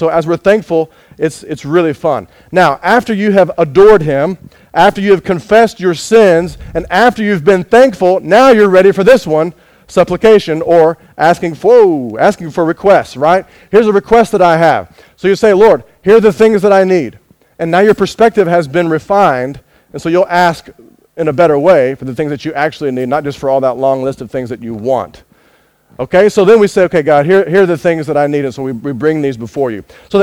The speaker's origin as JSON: {"language": "English", "country": "United States", "said": "You can tell I'm American, right? Got to have cereal."}